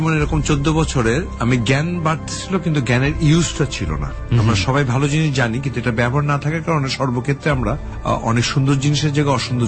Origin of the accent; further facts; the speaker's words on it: Bangladesh; no, কারণ আমি যে বাংলাদেশি ইয়েতে বড় হয়েছি, কখনো তো আমি দেখিনি আমার বাবাকে কিচেনে যেতে